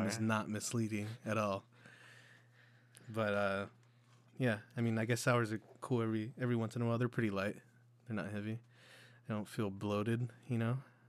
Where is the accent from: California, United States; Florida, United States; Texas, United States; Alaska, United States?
California, United States; Porterville; Visalia, California. I'm actually from Porterville, California. Even smaller town.